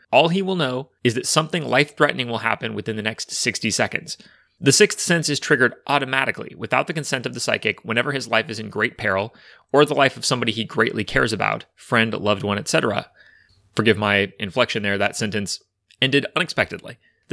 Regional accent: California, United States; I am from Northern California

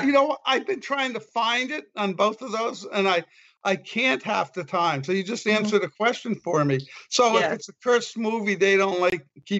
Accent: New York, United States; And I hated the cockroaches, but I'm from New York.

